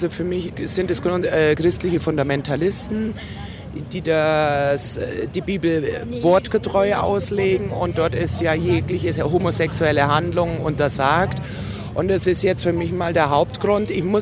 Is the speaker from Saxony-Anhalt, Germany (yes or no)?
no; Munich, Bavaria, Germany; Ja, ich denke mir, es ist nicht nur als Münchnerin Zeit, ein Zeichen zu setzen